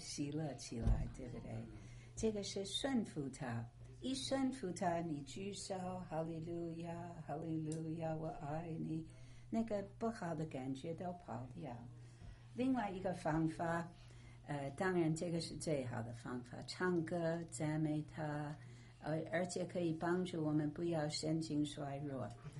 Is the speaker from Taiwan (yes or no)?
no; China; 她觉得我也是老外，可是大概我是中国人的吧。